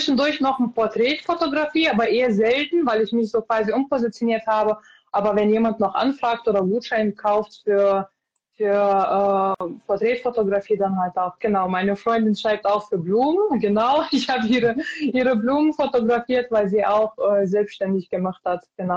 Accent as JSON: {"language": "German", "country": "Lithuania", "first_language": "Lithuanian", "second_language": "German", "said": "meine Muttersprache ist Litauisch"}